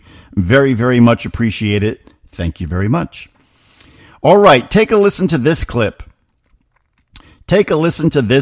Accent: New Jersey, United States; In New Jersey, my home state of New Jersey

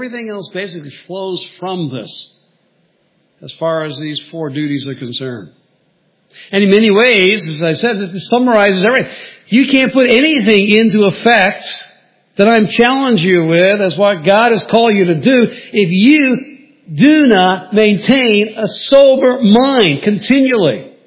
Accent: United Kingdom; Okay, I'm a Brit

